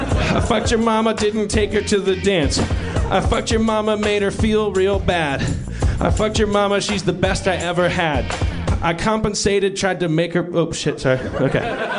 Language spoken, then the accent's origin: English; the South, United States; I grew up in the South